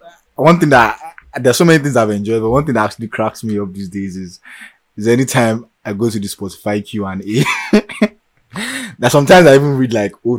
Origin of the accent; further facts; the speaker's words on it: Nigeria; We just want to be real with you guys because we are so Nigerian family, you know.